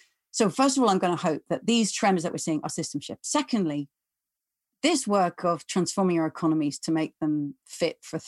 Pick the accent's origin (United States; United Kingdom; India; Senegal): United Kingdom; England